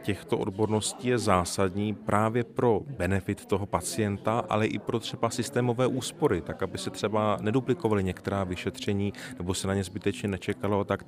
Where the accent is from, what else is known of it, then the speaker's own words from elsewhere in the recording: Valašské Meziříčí, Zlín Region, Czechia; já jsem z Valašského Meziříčí třeba